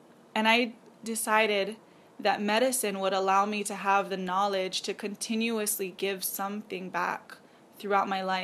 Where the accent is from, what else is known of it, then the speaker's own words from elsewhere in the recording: Hawaii, United States; my wealthy school, I come from Hawaii where everything is green all the time, it's beautiful everywhere.